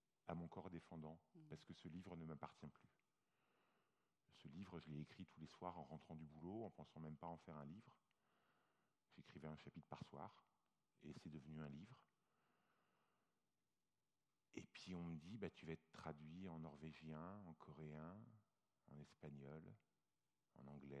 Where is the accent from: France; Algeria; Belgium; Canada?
France; first language French; moi, en tant qu'écrivain français et francophone, étant ma langue maternelle